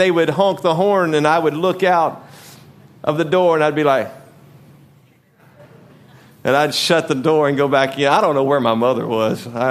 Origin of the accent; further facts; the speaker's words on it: Louisiana, United States; and then I was raised in Louisiana, which is the second from the bottom.